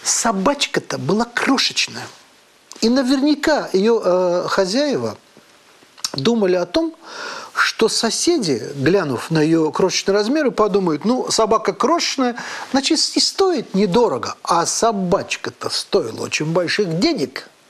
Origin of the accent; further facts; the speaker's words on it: Baku, Azerbaijan; Russian is a second language; moved away as an adult; я не русский человек по рождению, я азербайджанец. И родился, и до 40 лет жил в городе Баку.